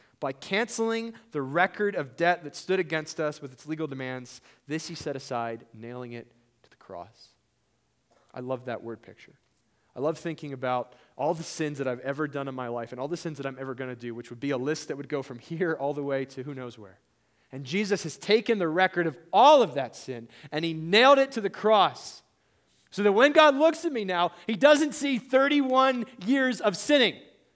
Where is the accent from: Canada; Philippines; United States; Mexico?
Mexico; There's a guy that I knew growing up in Mexico, who was in a church that we were part of.